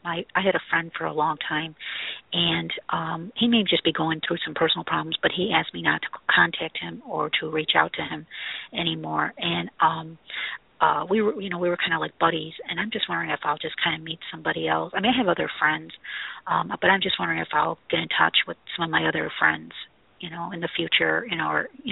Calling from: Chicago, Illinois, United States

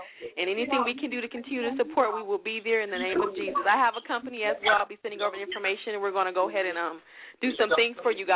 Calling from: Austin, Texas, United States; I'm calling from Austin, Texas.

